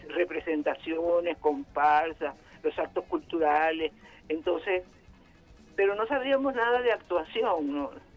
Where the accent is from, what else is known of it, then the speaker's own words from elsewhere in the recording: Río Caribe, Sucre, Venezuela; Yo comencé en mi pueblo a los 6 años. Yo soy del municipio más bello, más hermoso, más cálido de todos los estados de Venezuela.